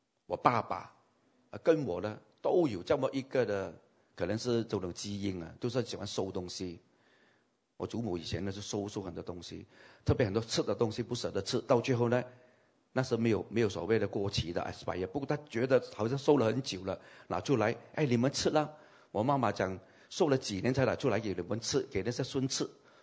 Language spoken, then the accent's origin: Chinese; Kampar, Perak, Malaysia; 我的老家还在金宝，没有卖，还在那边，可是没人住了。